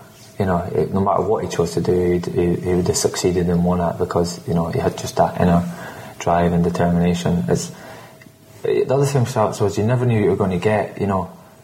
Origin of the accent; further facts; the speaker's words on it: Scotland, United Kingdom; I'm not just saying that because I'm Scottish.